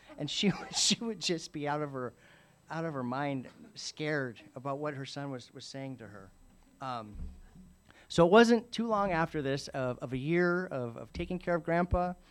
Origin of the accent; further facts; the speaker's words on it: Palos Verdes, California, United States; I grew up in Palos Verdes.